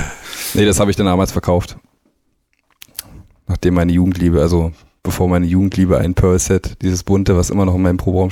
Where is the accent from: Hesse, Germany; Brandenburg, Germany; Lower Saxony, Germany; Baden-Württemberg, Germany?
Brandenburg, Germany; Teltow; also born or lived in Berlin; now in Düsseldorf, Germany; ursprünglich also bin ich gebürtiger Berliner, Ostberliner, bin aber sozusagen an der Berliner Stadtgrenze in Brandenburg, also heutzutage Land Brandenburg, groß geworden, in Teltow.